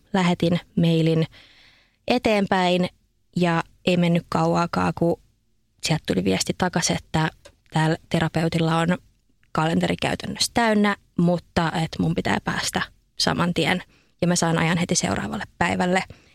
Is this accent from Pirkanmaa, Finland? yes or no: no; Lahti, Päijät-Häme, Finland; now in Helsinki, Finland; mä oon alun perin Lahdesta. Mä muutin Lahdesta Helsinkiin.